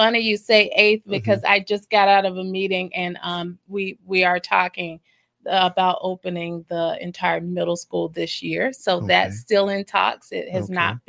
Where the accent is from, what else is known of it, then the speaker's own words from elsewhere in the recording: Jackson, Mississippi, United States; now in Michigan, United States; I grew up in Jackson, Mississippi, went off to the military, served as a military police officer